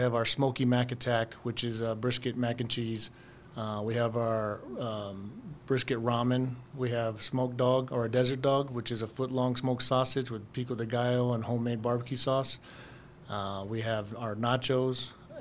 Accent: Alamogordo, New Mexico, United States; I was from Alamogordo.

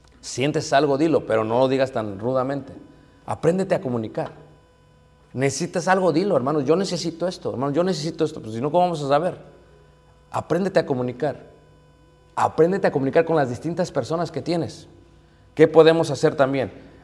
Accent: El Salvador; imagínate aplicar a Estados Unidos como salvadoreña por asilo político

